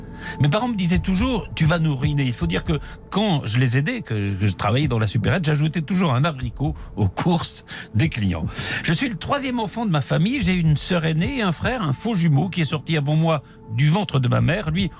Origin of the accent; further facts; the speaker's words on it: Reims, Grand Est, France; born there; Je suis né à Reims, où mon père était représentant aux chaussures d'une famille qui a ses racines en Bretagne.